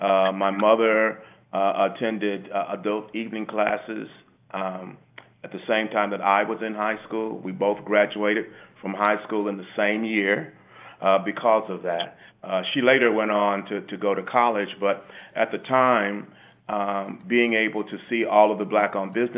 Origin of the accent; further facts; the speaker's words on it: Kansas City, Missouri, United States; Well, of course, it's a much more urban setting than Columbia.